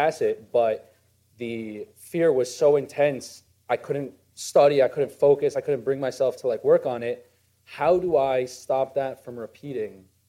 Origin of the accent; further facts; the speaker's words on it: Los Angeles, California, United States; I'm from Los Angeles.